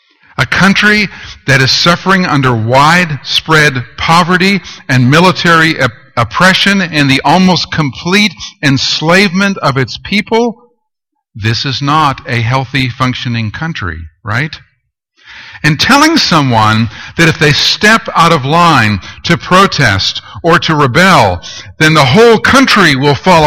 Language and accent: English; Canada; moved away as an adult; I had not left the States for Canada, but I was born in Canada, and I'd lived there for 20 years, and I was also too young.